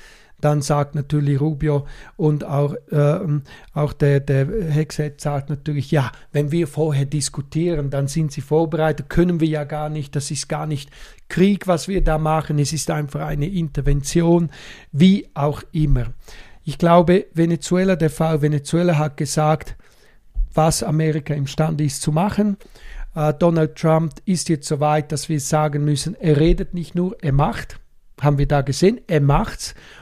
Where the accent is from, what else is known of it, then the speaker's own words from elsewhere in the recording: Switzerland; Und das sage ich jetzt als Schweizer.